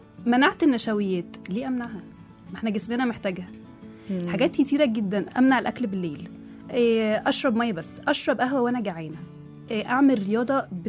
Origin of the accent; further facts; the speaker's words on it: Egypt; بس إحنا مفهومنا كمصريين يعني إن أنا بخس